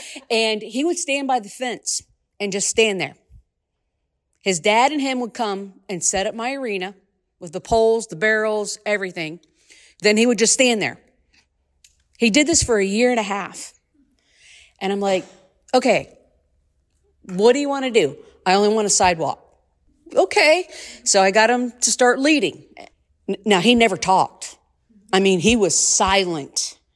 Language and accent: English; Fort Lauderdale, Florida, United States; I'm from Fort Lauderdale, Florida.